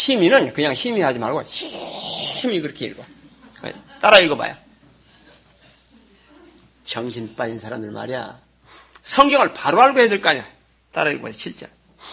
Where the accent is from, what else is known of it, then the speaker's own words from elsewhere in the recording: Daejeon, South Korea; 아이, 난 서울 사람이 아닙니다. 대전입니다.